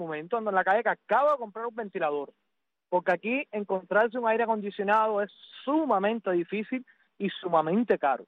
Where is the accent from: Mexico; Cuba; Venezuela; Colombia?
Cuba; now in Netherlands; esa fue una de las razones por las cuales yo salí de Cuba